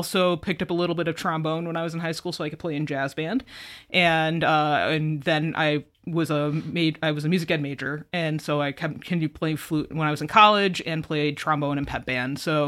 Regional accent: Rochester, New York, United States; moved away as an adult; also born or lived in Texas; Oh, I am actually from Western New York. I'm from Rochester and grew up there and went to college in Ohio. And then I moved to Texas for grad school.

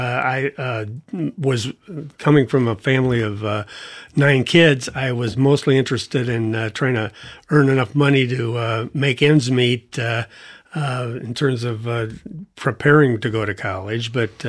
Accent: Davenport, Iowa, United States; I grew up at 15th and Warren in Davenport. I had eight siblings, and it was a great neighborhood.

